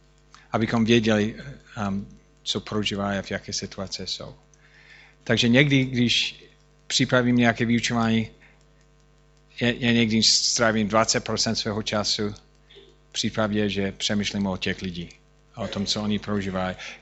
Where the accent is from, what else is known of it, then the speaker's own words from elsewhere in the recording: United States; Czech is a second language; já jsem Američan, jsem poprvé v Austrálii